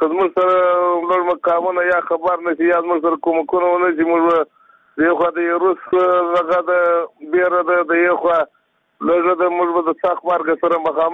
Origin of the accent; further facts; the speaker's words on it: Badghis, Afghanistan; now in Herat, Afghanistan; د بادغیس ولایت یم. وسلاله په هرات کې دا دوه کاله کېږي. د کورک په ولسوالۍ کې یم.